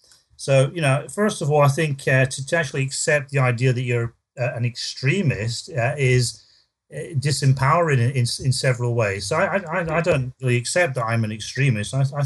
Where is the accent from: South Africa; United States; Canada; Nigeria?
South Africa; also born or lived in United Kingdom; I guess part of my early experience of growing up in South Africa probably played an important role